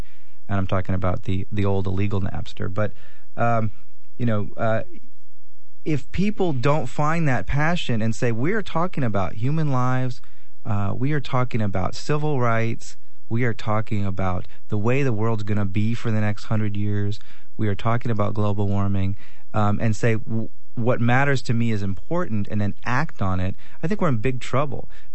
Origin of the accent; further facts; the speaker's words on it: Oakland, California, United States; because I'm from Oakland, and Oakland is not a hellhole